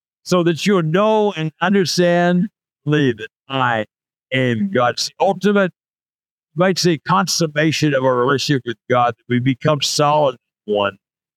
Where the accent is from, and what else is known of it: California, United States; born there